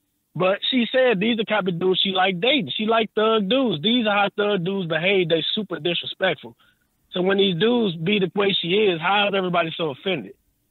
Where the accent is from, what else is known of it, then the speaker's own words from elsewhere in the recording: St. Louis, Missouri, United States; What up, man? … I'm from St. Louis, man.